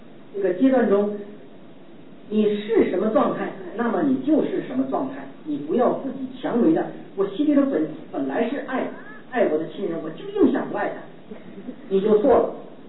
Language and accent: Chinese; China; 我告诉大家，我们中国人呐，在文化大革命以前，在全世界都是文明的礼仪之邦